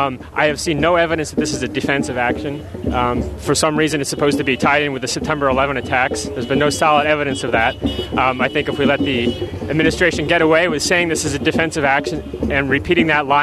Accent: United States; Well, it makes you feel very nervous, both as an American and just as a human being.

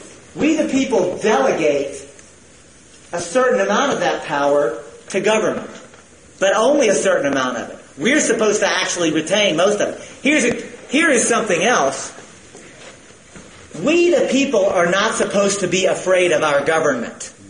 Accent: the South, United States; Folks, I'm from the South, and I'm a good Southern boy.

